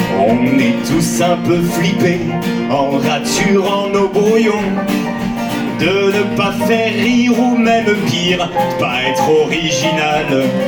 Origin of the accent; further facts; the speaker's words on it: Toulouse, Occitanie, France; parce qu'on vient de Toulouse